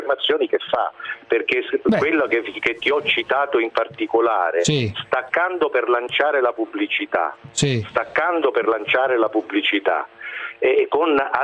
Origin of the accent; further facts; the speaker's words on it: Southern Italy, Italy; No, io sono contro, cioè io sono terrone, tu pensi che un terrone possa volere la galera?